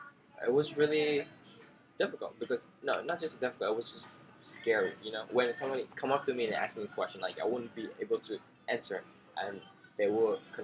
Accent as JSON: {"language": "English", "country": "Thailand", "tie": "born or raised there", "said": "my family was living in refugee camp in Thailand. Even though I was born and raised in Thailand, we would not feel like we belong there. It's like, even though I was raised in Thailand and my parents came from Burma"}